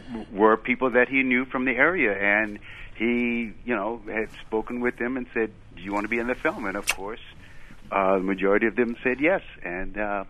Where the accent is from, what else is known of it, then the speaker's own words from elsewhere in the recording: Houston, Texas, United States; I grew up in Houston in the projects